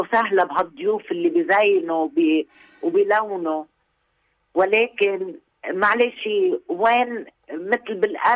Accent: Lebanon; ليش أنا بدي استحي كلبنانية أقدم عمل لبناني بفخر

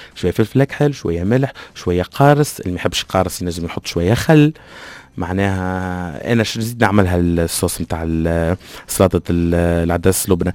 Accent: Tunisia; يعني عندنا في تونس في برشا

